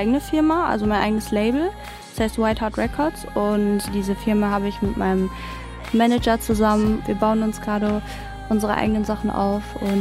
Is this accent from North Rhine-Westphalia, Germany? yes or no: yes; Recklinghausen, North Rhine-Westphalia, Germany; ich komme aus Recklinghausen